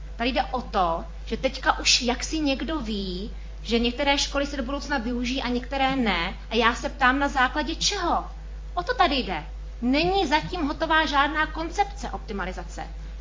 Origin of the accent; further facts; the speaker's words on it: Nové Město, Hradec Králové Region, Czechia; Sice jsem z Nového Města